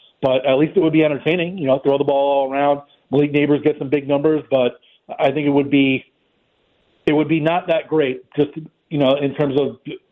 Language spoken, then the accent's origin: English; New York, United States; Yeah, I'm from New York. I grew up with a lot of Giant fans